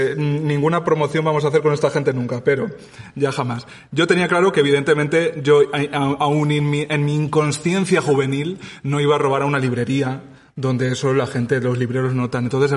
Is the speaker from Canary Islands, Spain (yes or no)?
no; Albacete, Castilla-La Mancha, Spain; Que soy de Albacete, quiero decir, ¿no?